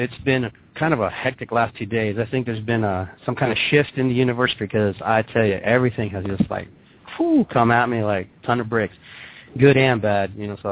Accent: Peru; now in Columbus, United States; We're from Peru, too. I don't know if you knew that. My sister and I were born in Peru.

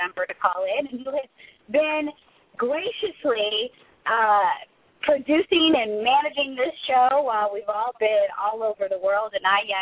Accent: Texas, United States; Like, I'm from Texas, so you know that was like my kind of place.

